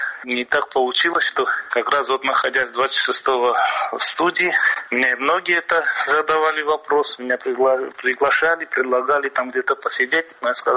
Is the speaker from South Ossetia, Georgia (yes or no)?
yes; South Ossetia, Georgia; как осетин, и на тот период, как глава Республики Южная Осетия.